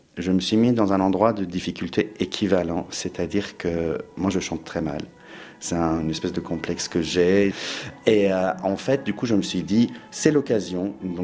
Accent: East Azerbaijan, Iran; first language Azerbaijani; French is a second language; Ce sont des chants azéris qui sont donc ma langue maternelle. Nous, on est iranien, mais d'origine azérie, donc de l'Azerbaïdjan iranien, d'une ville à côté de Tabriz.

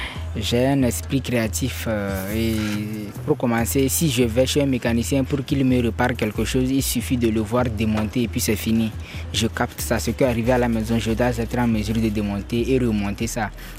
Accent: Kara, Togo; J'ai vécu depuis mon enfance à Kara.

